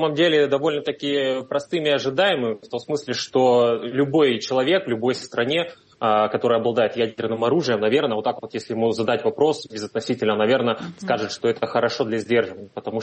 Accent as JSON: {"language": "Russian", "town": "Khabarovsk", "region": "Khabarovsk Krai", "country": "Russia", "said": "Нет, ну, гражданин, конечно, гражданин я России, но, конечно, я хабаровчанин или восточник."}